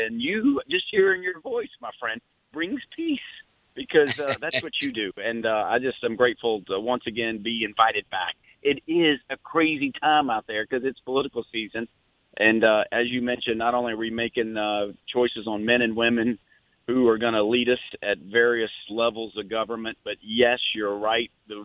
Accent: Fernandina Beach, Florida, United States; So I am one of nine kids born to … who moved here from Kentucky. So we grew up in Fernandina Beach.

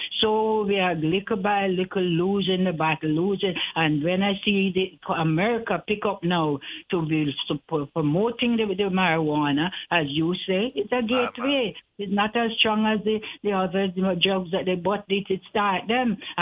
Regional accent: Jamaica; Well, I grew up in Jamaica, right?

